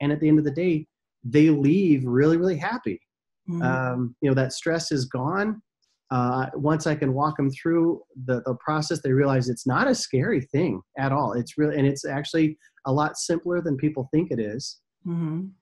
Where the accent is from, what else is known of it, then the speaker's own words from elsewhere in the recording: Vernal, Utah, United States; I'm originally from Utah, a little small town in Utah called Vernal. Great little place. Love it.